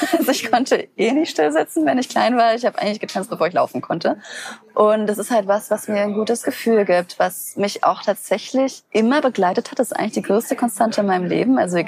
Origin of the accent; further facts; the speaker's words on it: Bayreuth, Bavaria, Germany; also born or lived in Nuremberg / Bremen; now in Berlin, Germany; Ich wohne in Berlin. Ich bin 27 Jahre alt, bin aufgewachsen in Bayreuth, habe dann erst studiert in Nürnberg und bin dann wegen des Tanzens nach Bremen gezogen.